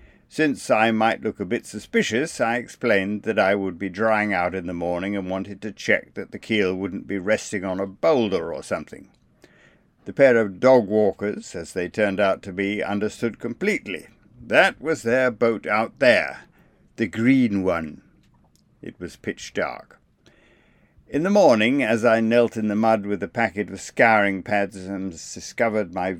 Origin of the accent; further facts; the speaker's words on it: England, United Kingdom; Being an Englishman, and not used to invitations from people I hadn't been properly introduced to, I made some excuse.